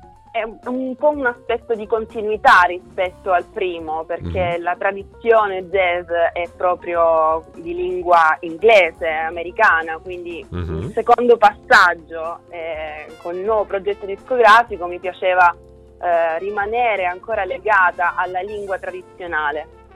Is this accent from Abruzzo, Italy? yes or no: no; Lecce, Apulia, Italy; born there; now in Milan, Italy; sono nata a Lecce ma vivo a Milano già da qualche anno.